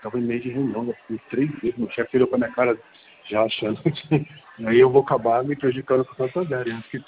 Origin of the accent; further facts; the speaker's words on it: São Bernardo do Campo, São Paulo, Brazil; Nossa, sou de São Paulo.